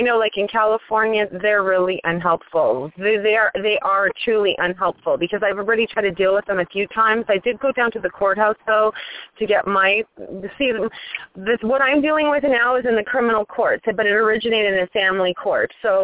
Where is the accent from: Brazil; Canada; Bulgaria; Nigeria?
Canada; now in United States; Because I'm originally from Canada. I only have an alien card, like a green card, right?